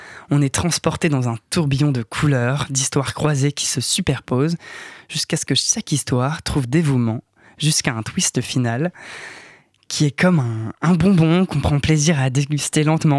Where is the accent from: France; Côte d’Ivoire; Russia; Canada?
France; Nouvelle-Aquitaine; je viens de Charente-Maritime, donc en province, hein, comme diraient les Parisiens, et donc pas loin de Rochefort.